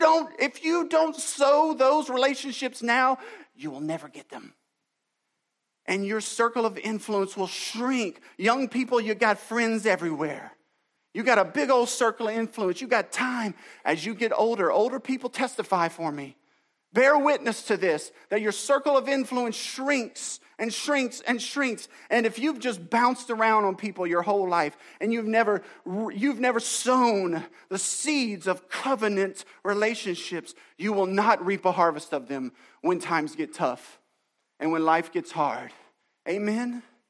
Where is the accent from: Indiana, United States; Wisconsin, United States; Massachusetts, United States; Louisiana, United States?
Louisiana, United States; Listen, I grew up in Acadiana, and I know what happens.